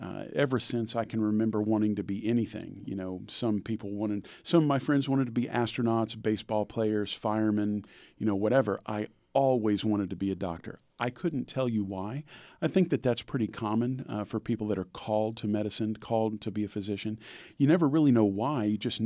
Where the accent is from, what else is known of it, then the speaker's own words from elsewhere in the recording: Round Rock, Texas, United States; So I grew up in Round Rock, so I'm kind of a hometown boy.